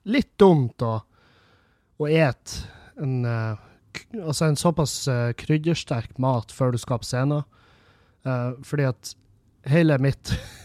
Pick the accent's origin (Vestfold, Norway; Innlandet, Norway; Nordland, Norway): Nordland, Norway; Meløy; i Meløy der jeg kommer fra